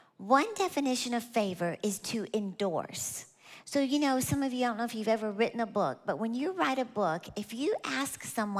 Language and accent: English; Texas, United States; I'm from Texas, so this is just a regular pencil.